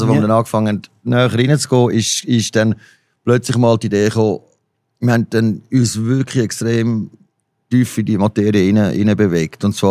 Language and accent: German; Rapperswil, St. Gallen, Switzerland; moved away as an adult; now in Zurich, Switzerland; Ich bin in Rappi aufgewachsen, bin erst mit 20 da gekommen, nach Zürich.